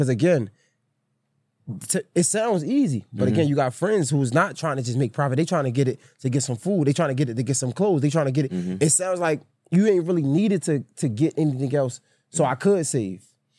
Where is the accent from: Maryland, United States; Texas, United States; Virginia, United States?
Maryland, United States; Baltimore; I'm from Baltimore, Maryland. You came up with two parents, good family, house. I came up in a project